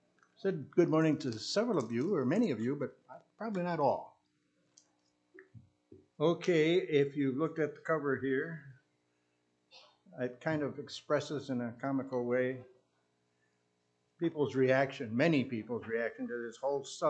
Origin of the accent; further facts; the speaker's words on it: Grand Rapids, Michigan, United States; I grew up in Grand Rapids, Michigan. That's home base for the Christian Reformed Church.